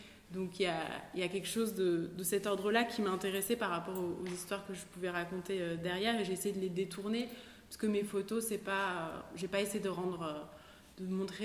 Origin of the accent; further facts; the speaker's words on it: Paris, Île-de-France, France; enfin moi je viens de Paris, et donc pour moi la campagne c'était un peu enfin la ruralité